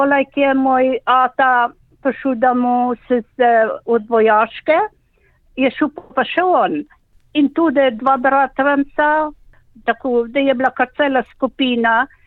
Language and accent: Slovenian; Kozarišče, Littoral–Inner Carniola, Slovenia; also born or lived in France; Jaz sem zrasla v Kozarščah, v Loške doline. Jaz sem dorasla tam, hodila v šolo, glih tako, kot je moja mama ali pa moja stara mama.